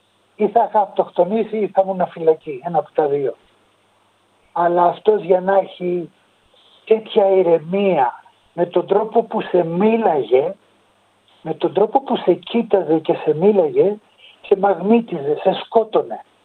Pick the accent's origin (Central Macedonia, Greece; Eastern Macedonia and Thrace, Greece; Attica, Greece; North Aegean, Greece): Attica, Greece; Piraeus; also born or lived in Crete; Γεννημένος στην Κρήτη και μεγαλωμένος στον Πειραιά.